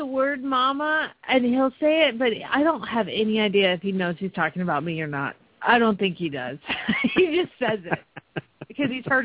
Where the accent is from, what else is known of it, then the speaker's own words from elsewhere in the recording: Phoenix, Arizona, United States; from Phoenix, Arizona